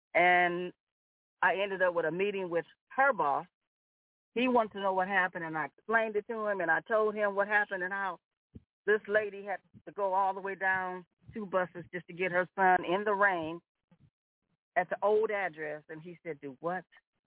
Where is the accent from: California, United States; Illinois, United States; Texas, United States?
Illinois, United States; Chicago; I'm from Chicago. I would have checked her.